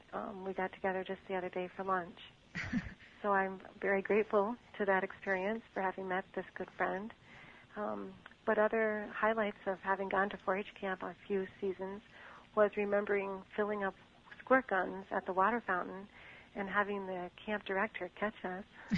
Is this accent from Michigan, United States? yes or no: no; Malone, New York, United States; now in Saranac Lake, United States; I'm from Malone, New York originally, and I went to 4-H camp in Mountain View probably when I was 11, so that would be 35 years ago.